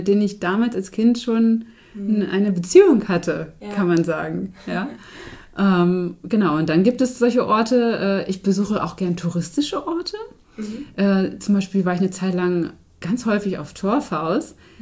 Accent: Herzberg am Harz, Lower Saxony, Germany; Also ich bin Herzberg am Harz aufgewachsen.

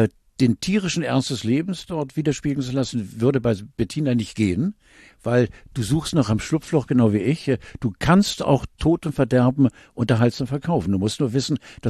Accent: Northern Germany, Germany; Also wirklich als Norddeutscher mit blauen Augen.

